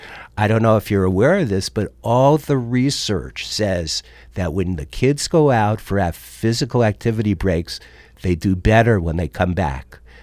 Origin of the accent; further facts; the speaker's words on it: New York, United States; I was brought up in New York and we played until you couldn't even see.